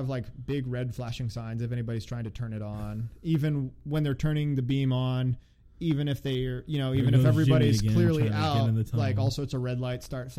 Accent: Georgia, United States; also born or lived in Chicago / Texas; I was born in Chicago, yeah. And I spent a lot of my life actually in Georgia and Texas. So I grew up in Georgia and Texas mostly. I mean, I left Chicago when I was like six.

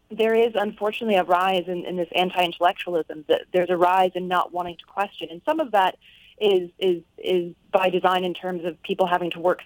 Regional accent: North Carolina, United States; I grew up in North Carolina

